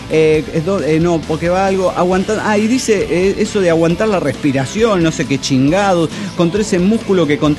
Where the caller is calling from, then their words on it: New Jersey, United States; de New Jersey.